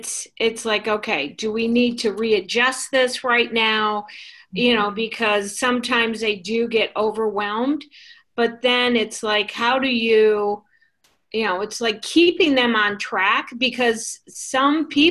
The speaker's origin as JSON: {"language": "English", "town": "Phoenix", "region": "Arizona", "country": "United States", "said": "from Phoenix."}